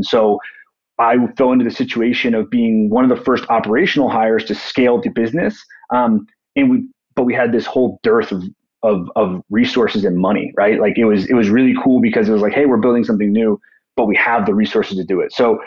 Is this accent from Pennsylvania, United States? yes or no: yes; Philadelphia, Pennsylvania, United States; then relocated back east, where I'm from Philadelphia originally.